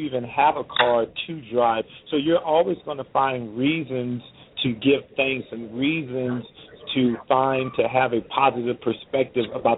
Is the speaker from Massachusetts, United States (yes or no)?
no; Compton, California, United States; Well, as you said, we grew up in Compton, California, and if anyone is familiar with Compton, California, at the time I grew up there